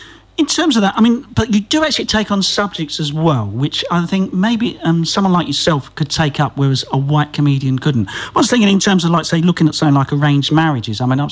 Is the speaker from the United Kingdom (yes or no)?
yes; London, United Kingdom; accent: Cockney; being a Cockney boy, you know, they sort of like, they tell it to me and like, and I sort of go, what?